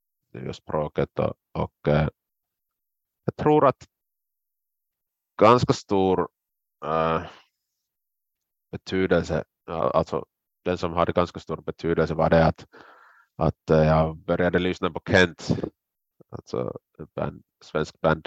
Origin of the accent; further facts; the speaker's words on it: South Karelia, Finland; first language fi; Swedish is a second language; jag är uppvuxen i södra Karelen. Jag har en helt finspråkig bakgrund, skolsvenskan som bakgrund där